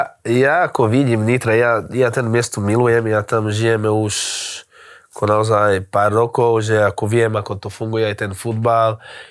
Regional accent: Brazil; Slovak is a second language; ako u nás v Brazílii

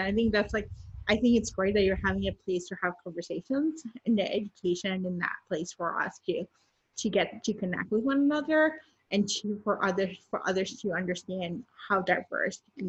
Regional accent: Puerto Rico; moved away as an adult; now in United States; I am Puerto Rican, but I'm from Puerto Rico, from the island. Mm-hmm. And I moved to the States when I went to college, and I've been here for about 20 years. So I've been more time in the States than Puerto Rico, but my family still lives there.

